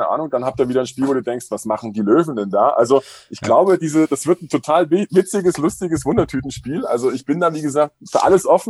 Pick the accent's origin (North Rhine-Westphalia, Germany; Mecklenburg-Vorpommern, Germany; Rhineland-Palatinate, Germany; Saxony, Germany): Saxony, Germany; accent: Saxon; Ihr redet bayerisch, ich rede sächsisch